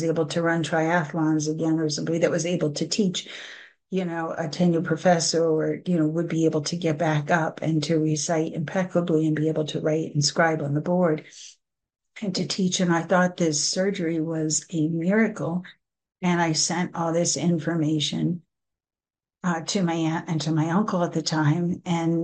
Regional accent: Margate, New Jersey, United States; I grew up in Margate, New Jersey, which is right by Atlantic City.

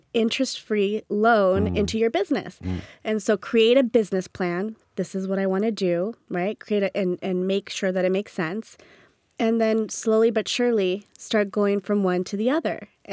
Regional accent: Sicily, Italy; growing up, you know, in Sicily, because I grew up partly in Sicily.

